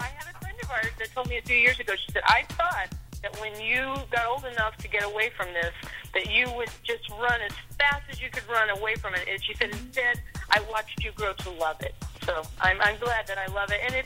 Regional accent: Greentop, Missouri, United States; Grew up in a musical family up in northern Missouri. Greentop, Missouri is my hometown

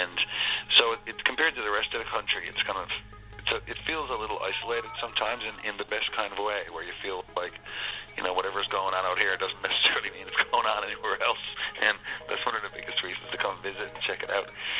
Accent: Newfoundland and Labrador, Canada; I always say one of the greatest things about being a Newfoundlander is no matter where you go, the weather is better.

